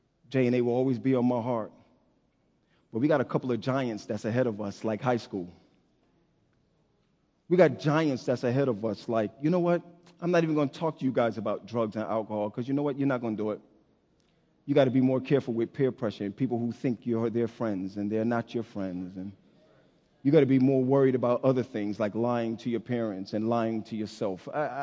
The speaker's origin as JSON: {"language": "English", "region": "the South", "country": "United States", "said": "I'm from the South. I don't want nobody to know I'm from the South."}